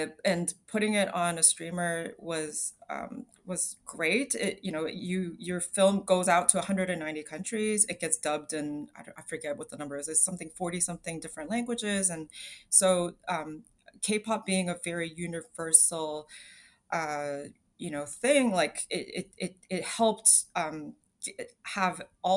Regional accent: Toronto, Ontario, Canada; growing up in Toronto, a city that's like so multicultural, and you're, you know, being like culturally different is very celebrated here.

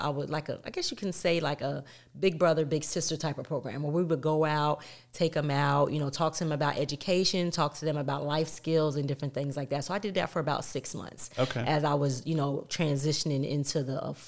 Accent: York, Pennsylvania, United States; Well, I'm originally from, I was born in New York. Okay. Raised in York, Pennsylvania by my aunt, my great aunt

